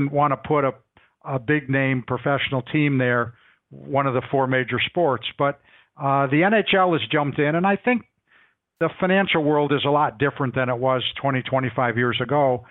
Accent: Chicago, Illinois, United States; Oh, well, I'm a Chicagoan. I grew up in Chicago, but unfortunately, I'm not a Soldier Field fan.

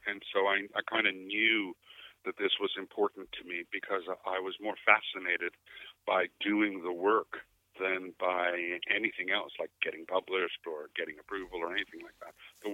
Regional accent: Trinidad & Tobago; born there; because I was born in Trinidad and my family is Trinidadian.

